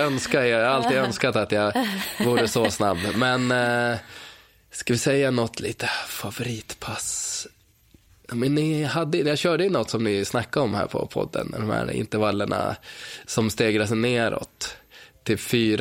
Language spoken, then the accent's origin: Swedish; Dalarna County, Sweden; Sprang i snön hemma i Dalarna.